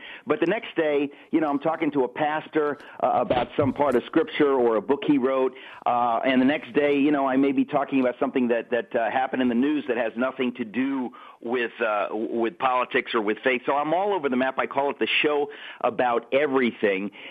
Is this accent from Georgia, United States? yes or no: no; New York, United States; and I'm a New Yorker, and so I kind of had a negative view of Trump.